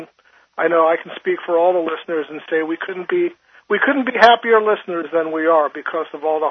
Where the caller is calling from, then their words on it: Arlington, Virginia, United States; I'm in Arlington, Virginia.